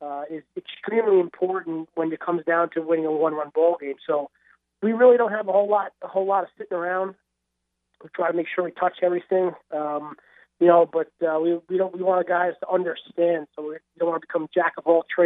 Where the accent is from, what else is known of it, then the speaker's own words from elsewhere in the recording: Northeast, United States; growing up in the Northeast, we just kind of take it for what it is